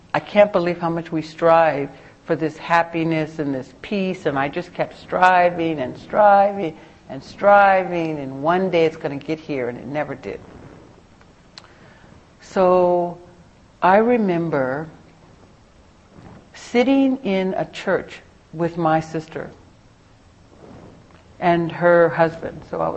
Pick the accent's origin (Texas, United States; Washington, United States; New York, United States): Washington, United States; Seattle; I grew up in High Point in Seattle. And I came from a really, really kind of rough family, very dysfunctional, and all of the trappings that go with it.